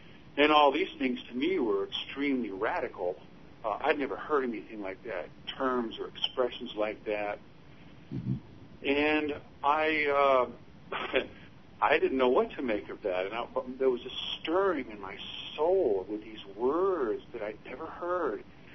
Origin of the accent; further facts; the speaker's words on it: Bakersfield, California, United States; I was born and raised a Roman Catholic. I'm from Bakersfield, California.